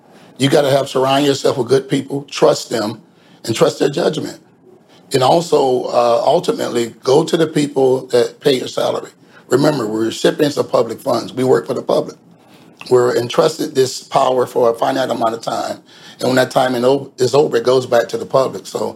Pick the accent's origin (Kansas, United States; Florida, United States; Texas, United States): Florida, United States; St. Petersburg; And I was born and raised in Midtown South St. Pete, the most impoverished area in this whole county of 1 million people. It was that way in 1963 when I was born.